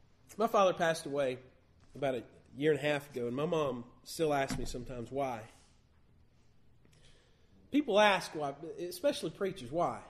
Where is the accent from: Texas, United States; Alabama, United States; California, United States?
Alabama, United States; now in Florida, United States; growing up in Alabama, we'd have said it this way: what you waiting for? Now I've lived in Florida for a long time, and I say, what are you waiting for?